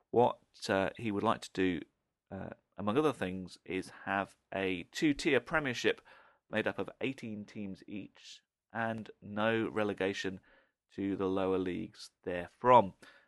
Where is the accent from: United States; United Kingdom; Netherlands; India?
United Kingdom; Camelford, South West England; my very local, my hometown team of Camelford.